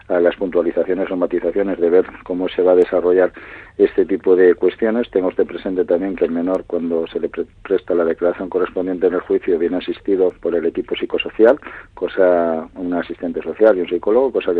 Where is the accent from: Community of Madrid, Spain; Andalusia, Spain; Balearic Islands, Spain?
Community of Madrid, Spain; Madrid; yo como decano también, que soy de Madrid